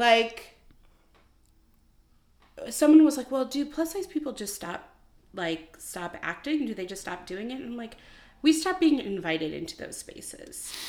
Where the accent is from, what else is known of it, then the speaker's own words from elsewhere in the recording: Chicago, Illinois, United States; Like, I'm from Chicago. How am I here?